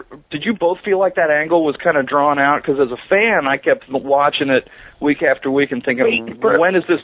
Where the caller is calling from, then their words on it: Dayton, Ohio, United States; I'm calling from Dayton, Ohio.